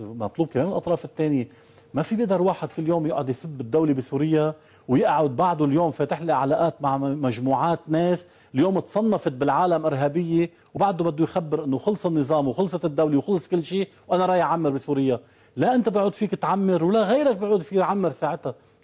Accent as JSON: {"language": "Arabic", "country": "Lebanon", "said": "احنا ما خصنا فيه كلبنانيه"}